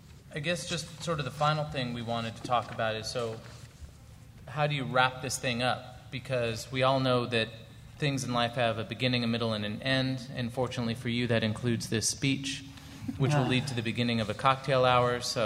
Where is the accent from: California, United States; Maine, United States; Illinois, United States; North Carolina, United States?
California, United States; maybe because I'm from California, I don't know, we're a little touchy-feely out there.